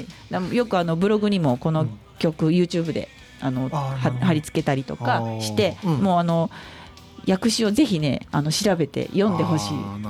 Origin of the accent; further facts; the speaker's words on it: Kyoto, Japan; also born or lived in Sapporo / Tokyo; 今現在45歳なんですけども、うん、はい、で生まれが札幌なんです。で、京都育ちで、京都が長いんですね、18歳まで京都で過ごしまして、で東京の大学に来た